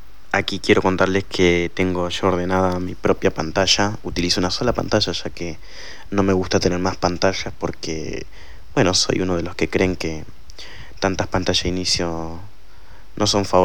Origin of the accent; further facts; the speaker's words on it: Buenos Aires, Argentina; soy de Buenos Aires, Argentina, y quiero compartir con ustedes este pequeño tutorial grabado desde mi propio teléfono